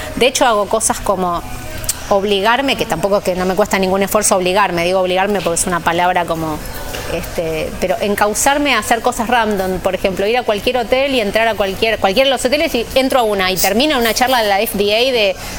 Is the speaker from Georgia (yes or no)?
no; Argentina; Argentina claramente mucho, que yo soy argentina, pero bueno, trabajo en toda la región, pero vivo en Argentina.